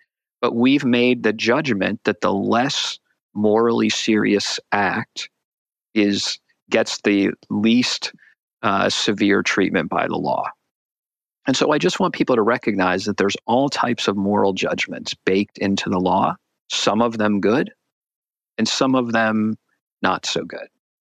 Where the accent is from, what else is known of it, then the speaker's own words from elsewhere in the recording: Virginia, United States; When someone speeds in my home state of Virginia more than 25 miles an hour over the speed limit, we call that a crime.